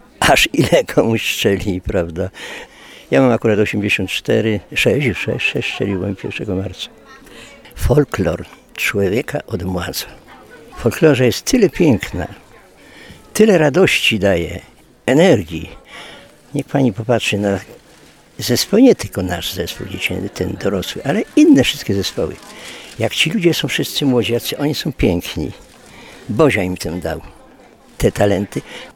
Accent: Mystków, Lesser Poland, Poland; born there; ponieważ ja się tam urodziłem, bo na Mystkowie się urodziłem

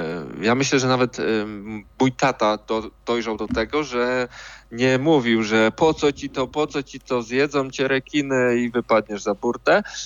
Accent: Jastrzębie-Zdrój, Silesian Voivodeship, Poland; ja pochodzę z Jastrzębia Zdroju, więc górnictwo we krwi, że tak powiem.

